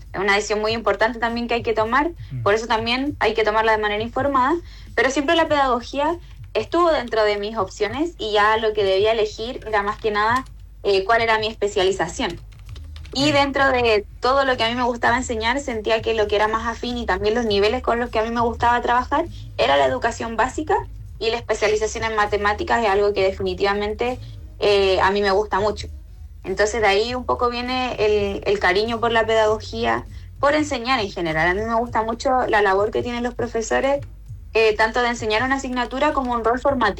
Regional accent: Chile; a mí como docente chilena

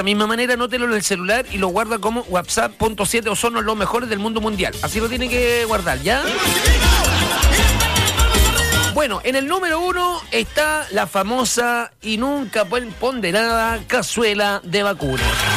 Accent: Chile; uno lo consume harto como chileno aquí, pues.

